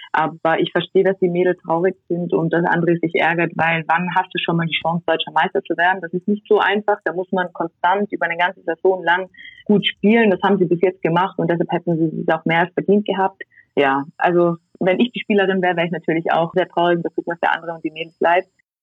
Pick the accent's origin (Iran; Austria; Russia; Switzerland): Austria; Tyrol; wir sind jetzt 2 Wochen in Tirol, da wo ich herkomme, in Quarantäne